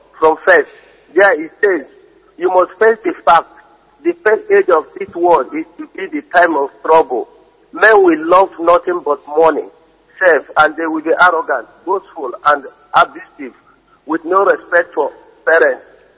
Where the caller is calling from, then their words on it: Germany; I'm calling from Germany.